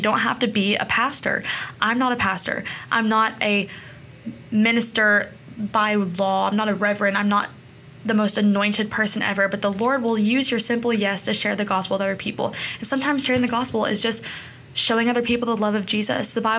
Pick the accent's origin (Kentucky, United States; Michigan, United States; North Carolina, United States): Kentucky, United States; also born or lived in Tennessee; I grew up in the South. I was born in Tennessee, and I was raised in Kentucky